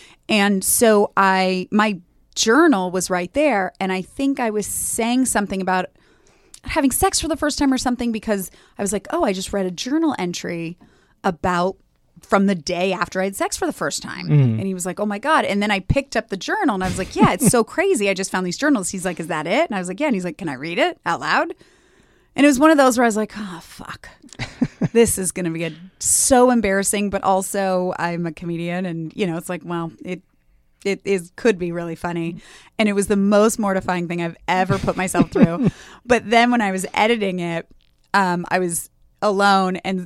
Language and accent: English; Los Angeles, California, United States; I grew up in LA.